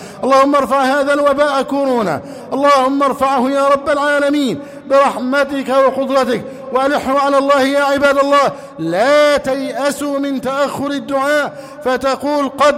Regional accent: Egypt; اللهم احفظ بلدنا مصر

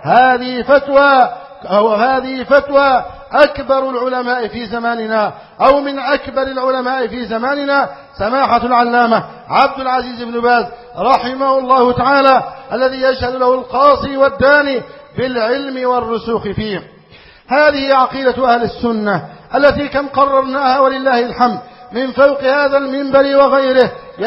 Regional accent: Egypt

